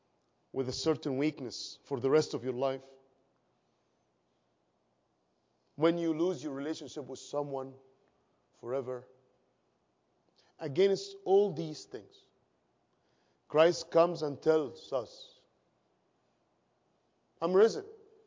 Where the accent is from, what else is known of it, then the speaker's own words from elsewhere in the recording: Egypt; As you may know, or many of you may know, I'm from Egypt.